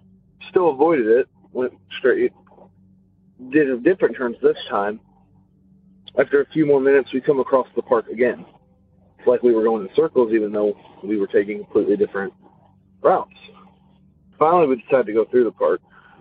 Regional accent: Louisville, Kentucky, United States; Hey, this is … I'm from Louisville, Kentucky.

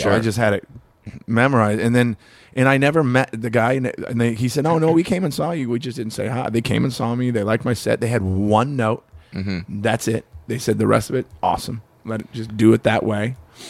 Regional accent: Long Beach, California, United States; growing up in Long Beach is like growing up in a small town. Everybody knows each other.

